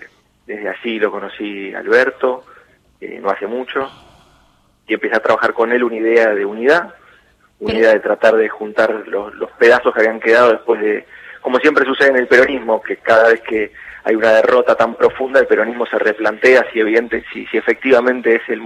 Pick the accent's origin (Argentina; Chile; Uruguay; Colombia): Argentina; San Isidro, Buenos Aires Province; yo soy del distrito de San Isidro, que al lado del distrito de San Martín. San Isidro es un distrito bastante antiperonista y San Martín bastante peronista